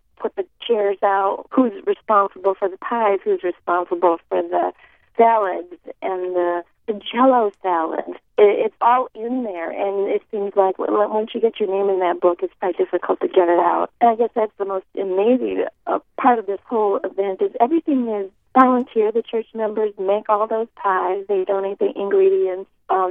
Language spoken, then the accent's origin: English; Midwest, United States; And we came from the Midwest, and people in the Midwest put tomato sauce in their beans, but they don't do it here.